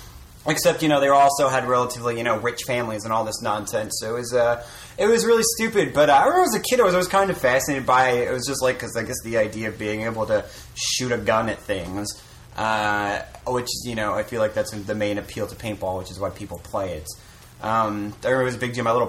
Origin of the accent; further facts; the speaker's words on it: Connecticut, United States; I'm from Connecticut.